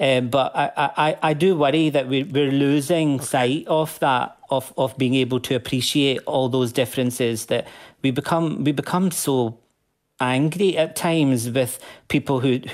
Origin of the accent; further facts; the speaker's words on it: Glasgow, Scotland, United Kingdom; what it was like for me growing up in Glasgow.